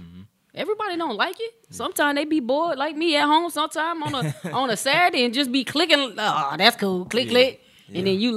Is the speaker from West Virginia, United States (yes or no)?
no; McConnells, South Carolina, United States; Originally from McConnell, South Carolina. Where is that? Small town.